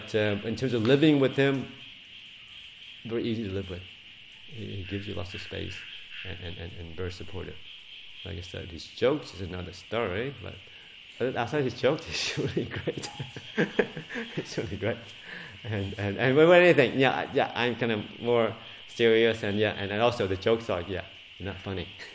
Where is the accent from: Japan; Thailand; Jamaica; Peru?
Thailand; I was from Thailand, that's what you